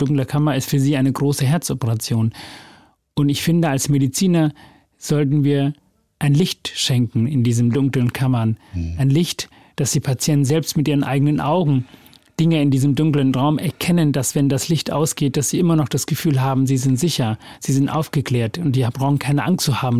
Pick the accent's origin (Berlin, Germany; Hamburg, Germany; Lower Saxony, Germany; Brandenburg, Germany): Hamburg, Germany; So habe ich das empfunden und ich darf ja als Hamburger das erlauben zu sagen.